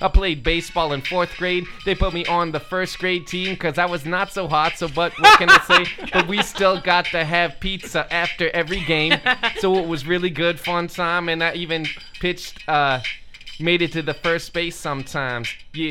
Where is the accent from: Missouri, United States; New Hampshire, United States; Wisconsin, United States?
New Hampshire, United States; I was a Boston Red Sox fan because I'm from New Hampshire, and that's how we do it, man.